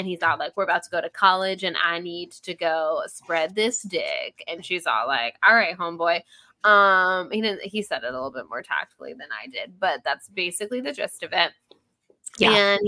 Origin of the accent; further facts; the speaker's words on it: United States; we are two American girly pops, and it's been a real couple crazy weeks in our country.